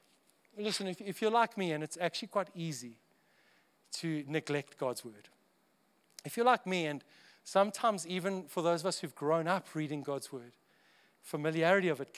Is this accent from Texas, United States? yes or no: yes; Texas, United States; I grew up in South Texas, evidently.